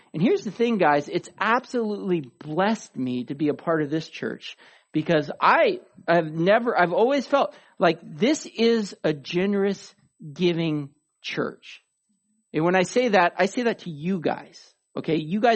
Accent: Oregon, United States; We're going to take a team of people down to Southern Oregon, kind of my hometown, where over 2,000 people have lost their homes.

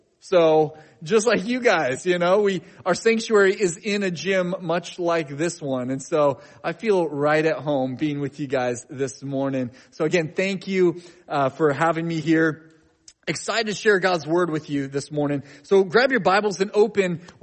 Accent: Coos Bay, Oregon, United States; I'm from Coos Bay, Oregon, about 5 hours-ish south of here, and I'm the pastor of a church down there called Riverview Christian Fellowship.

